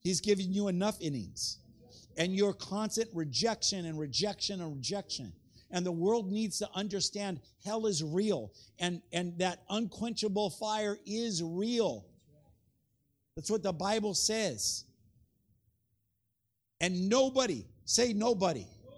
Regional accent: California, United States; And I am from Southern California, and I got Southern California clothes

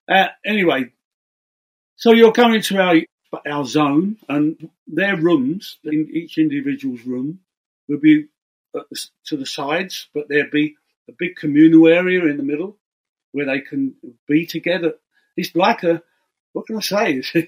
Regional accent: England, United Kingdom; And growing up in England in that period and discovering American music, especially the blues artists we had in America, was a goldmine to us.

